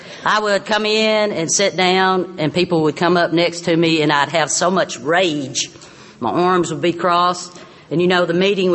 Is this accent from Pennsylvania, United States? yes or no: no; Boston, Massachusetts, United States; Everybody was saying, where are you from? And I said, Boston.